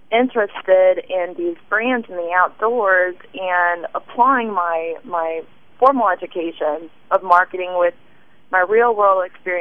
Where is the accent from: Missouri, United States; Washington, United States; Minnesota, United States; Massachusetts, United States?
Missouri, United States; Platte City; I was raised in outside of Platte City. I went to Platte County R3 High School.